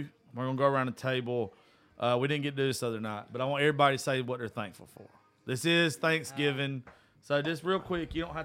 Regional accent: Georgia, United States; I'm from South Georgia.

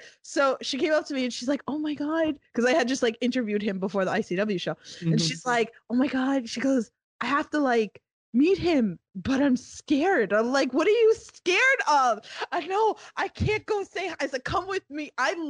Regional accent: New York, United States; I'm like, yeah, I'm from New York, like, I'm used to this shit, like.

